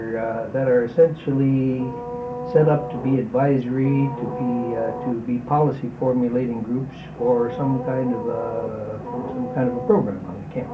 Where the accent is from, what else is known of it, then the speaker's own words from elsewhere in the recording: Pierre, South Dakota, United States; also born or lived in Canada; And lived around. I lived mostly in Pierre, South Dakota. That's where I grew up. That's where my high school and hometown is located.